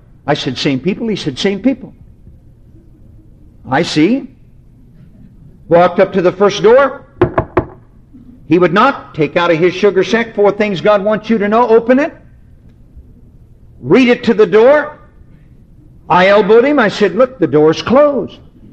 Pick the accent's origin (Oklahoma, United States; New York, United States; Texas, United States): Oklahoma, United States; I was raised and born in Oklahoma